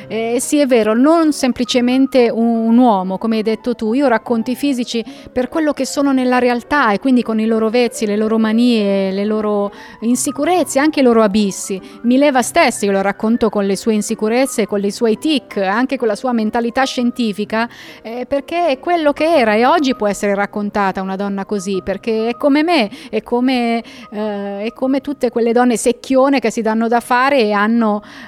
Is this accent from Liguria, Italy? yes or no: yes; Genoa, Liguria, Italy; Da genovese non posso che essere felice di attraversare, di lasciare il continente e venire da voi